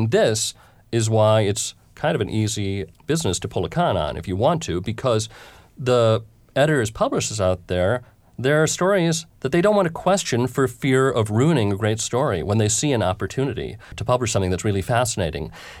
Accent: Chicago, Illinois, United States; Growing up in Chicago, I saw a lot of clowns perpetrated on the street.

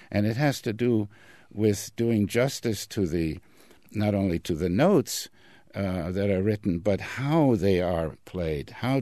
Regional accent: New York, United States; also growing up in New York

